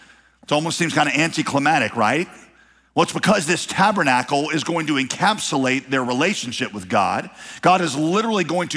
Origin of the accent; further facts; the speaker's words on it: West Virginia, United States; I am from West Virginia, after all, so